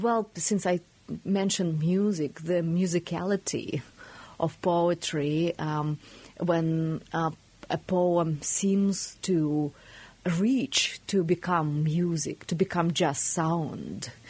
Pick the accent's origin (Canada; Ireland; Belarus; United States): Belarus; I grew up in Belarus, in the Soviet Union, and a great myth was that it was a really big reading nation.